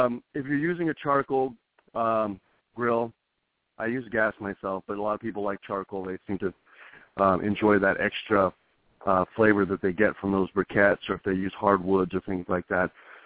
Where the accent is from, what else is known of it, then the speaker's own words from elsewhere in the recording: New Mexico, United States; I grew up in New Mexico, and wildfires are just kind of a common thing.